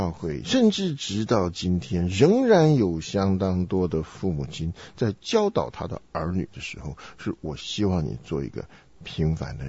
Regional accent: China; 你说我们中国人缺少什么？我觉得今天的中国人真的是很可怜。

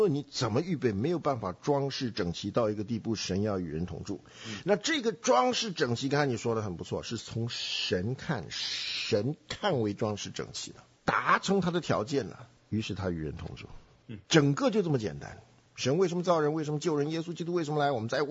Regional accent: China; 那我们中国人一听要可以退

